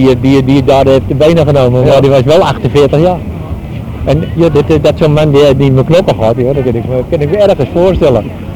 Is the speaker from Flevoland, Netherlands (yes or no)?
yes; Almere, Flevoland, Netherlands; want ik kom uit Almere